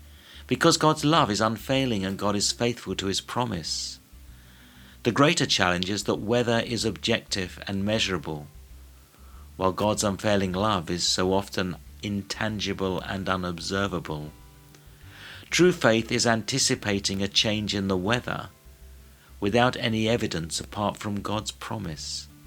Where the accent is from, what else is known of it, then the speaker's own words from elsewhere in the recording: England, United Kingdom; I'm English, and living on an island as I do, the British Isles, I've grown up confident